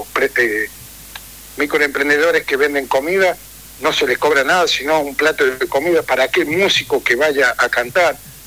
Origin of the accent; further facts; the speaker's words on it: Chañar, La Rioja, Argentina; Yo soy de Chañar, vamos a llevar a ayudar a gente de Chañar.